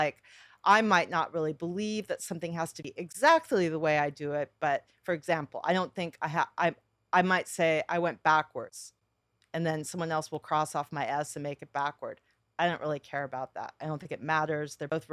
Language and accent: English; California, United States; I'm a Californian, so I do some Californian things.